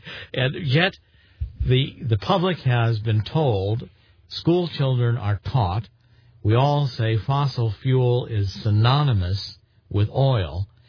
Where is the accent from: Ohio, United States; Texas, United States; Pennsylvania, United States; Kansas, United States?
Ohio, United States; Cleveland; I grew up in Cleveland. There were refineries in Cleveland.